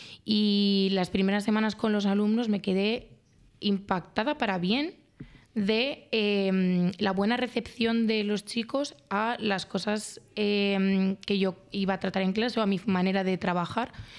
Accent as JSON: {"language": "Spanish", "town": "Torrelavega", "region": "Cantabria", "country": "Spain", "tie": "born or raised there", "said": "mi ciudad natal, que es Torrelavega, no tiene mucho interés"}